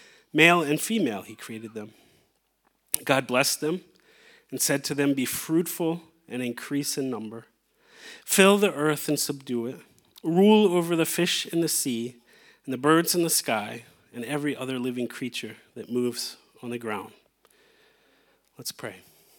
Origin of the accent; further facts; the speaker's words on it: United States; I'm a friend. I'm an American. I can't shake it. I'm a foreigner.